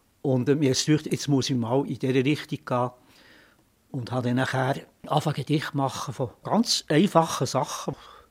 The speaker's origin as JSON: {"language": "German", "region": "Bern", "country": "Switzerland", "tie": "born or raised there", "said": "Meine Eltern sind in Bern gewohnt."}